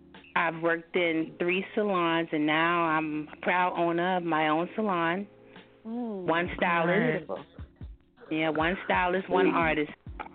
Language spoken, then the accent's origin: English; Brooklyn, New York, United States; moved away as an adult; Born and raised in Brooklyn, came here at the age of 26. That was 23 years ago.